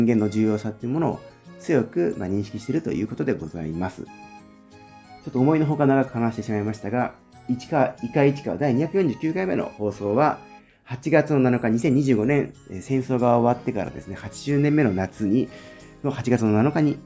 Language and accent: Japanese; Ichikawa, Chiba, Japan; 実は私の実家が市川市の南大野の2丁目にありまして、なので私はこの子供の頃から何気なくこの塔を見ていましたが、